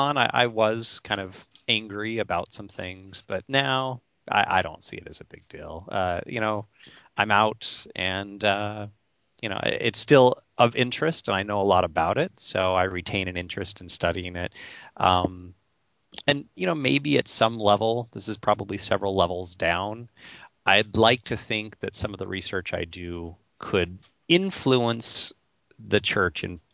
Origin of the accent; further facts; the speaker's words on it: Morgan, Utah, United States; So I'm originally from Utah, from small town Utah, Morgan, which is just outside of Ogden.